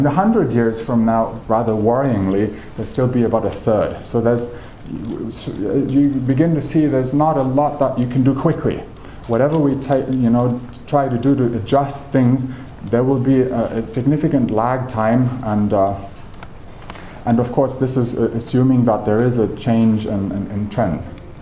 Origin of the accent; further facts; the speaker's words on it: Germany; English is a second language; I'm from Germany, so how they came to own their first vehicle.